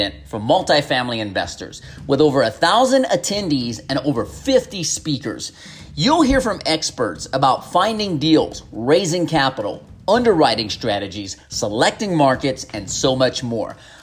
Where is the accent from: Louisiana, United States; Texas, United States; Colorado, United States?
Louisiana, United States; Where I'm from the Gulf, so I'm from the Gulf Coast of southeastern Louisiana.